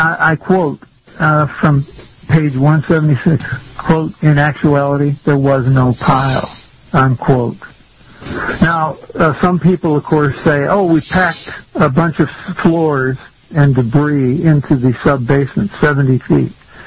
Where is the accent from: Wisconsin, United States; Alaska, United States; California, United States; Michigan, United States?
Wisconsin, United States; Milwaukee; Hey, I grew up in Milwaukee